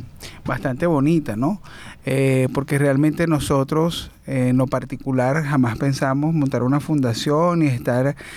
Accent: Venezuela; vamos a crear una palabra donde el que la escuche sabe que somos venezolanos.

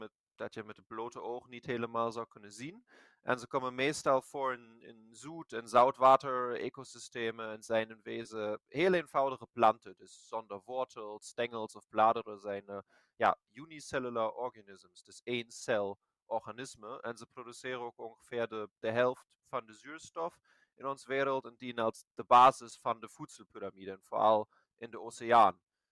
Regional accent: Germany; Dutch is a second language; moved away as an adult; now in Netherlands; ik ben Duitser. Ik woon sinds maart 2020 in Nederland

